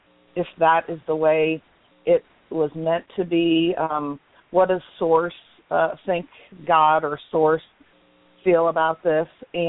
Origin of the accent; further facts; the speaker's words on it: Georgia, United States; I'm from Georgia.